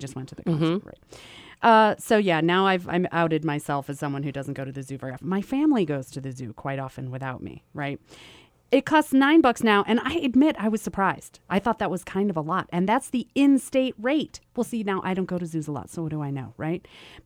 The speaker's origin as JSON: {"language": "English", "town": "Washington", "region": "District of Columbia", "country": "United States", "tie": "born or raised there", "said": "And I'm warped because I grew up in Washington, D.C., where you don't pay for anything."}